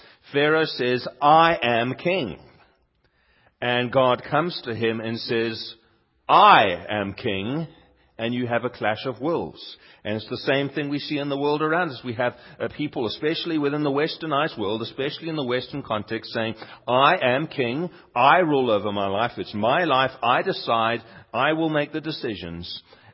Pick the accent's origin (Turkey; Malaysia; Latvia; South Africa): South Africa; born there; I actually hold dual nationality. I am both a South African citizen by birth and a British citizen by virtue of my parents.